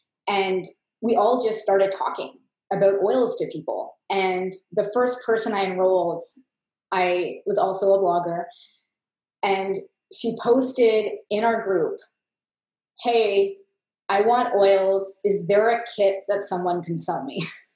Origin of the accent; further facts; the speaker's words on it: Canada; I'm from Canada